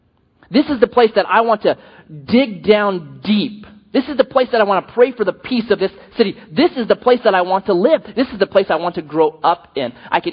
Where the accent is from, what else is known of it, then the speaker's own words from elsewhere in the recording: Grants Pass, Oregon, United States; So because of the neighborhood I grew up in Grants Pass, and kind of my crowd, my team as a 12-year-old, because of that kind of area that I grew up